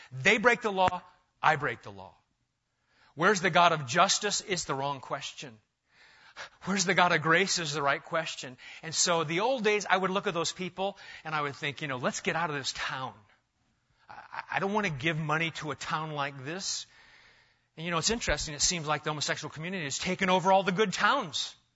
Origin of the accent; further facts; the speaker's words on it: Nebraska, United States; For instance, I grew up in Nebraska, and we just as soon beat up gay people.